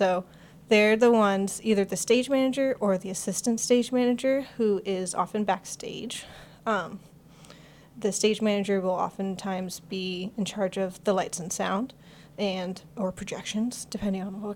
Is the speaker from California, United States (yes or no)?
yes; Los Angeles, California, United States; I am, yeah. I'm originally from Los Angeles.